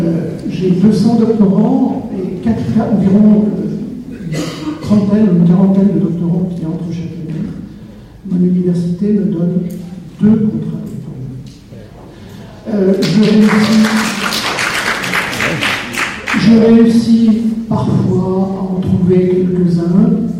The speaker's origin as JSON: {"language": "French", "town": "Marseille", "region": "Provence-Alpes-Côte d'Azur", "country": "France", "said": "bonjour, je suis de Marseille."}